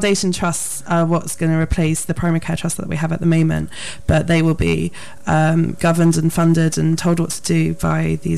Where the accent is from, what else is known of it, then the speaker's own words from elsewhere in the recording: East of England, United Kingdom; now in Bristol, United Kingdom; I'm actually originally from Suffolk, but I've moved to Bristol now.